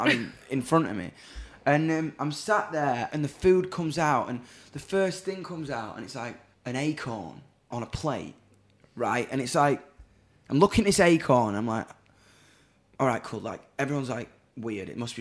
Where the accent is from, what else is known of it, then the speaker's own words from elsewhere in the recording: Doncaster, Yorkshire and the Humber, United Kingdom; But I'm from Donny, man.